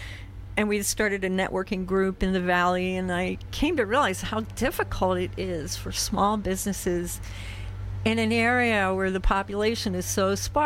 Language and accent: English; Washington's Crossing, Pennsylvania, United States; born there; now in Vermont, United States; I was born in Pennsylvania, in Bucks County. The town I was born in is called Washington's Crossing.